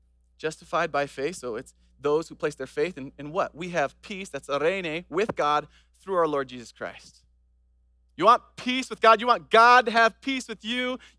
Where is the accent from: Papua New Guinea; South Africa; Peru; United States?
Papua New Guinea; I grew up in Papua New Guinea. It's an island above Australia. We were on the mainland